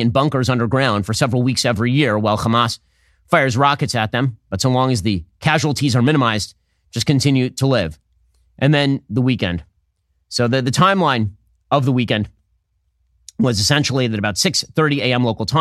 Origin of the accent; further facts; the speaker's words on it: United States; Because I'm a Jew, and because I'm an American.